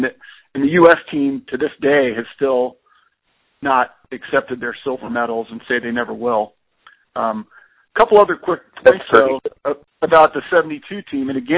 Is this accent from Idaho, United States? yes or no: no; Dayton, Ohio, United States; So I grew up in Dayton, Ohio. I'd mentioned that a few times.